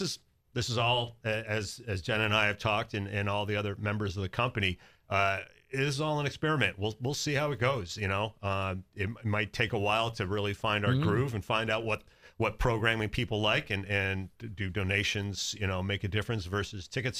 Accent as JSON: {"language": "English", "region": "Connecticut", "country": "United States", "tie": "born or raised there", "said": "It's the type of film, a place to watch films that I grew up with in Connecticut"}